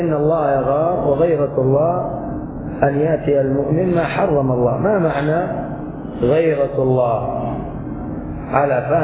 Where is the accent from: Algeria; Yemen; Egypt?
Yemen; Hadhramaut; موجودة عندنا في حضرموت وفي غيرها من الأماكن